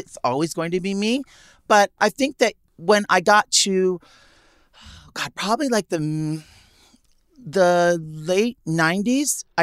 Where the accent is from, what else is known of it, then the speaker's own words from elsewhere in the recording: Manhattan, New York, United States; Even growing up in Manhattan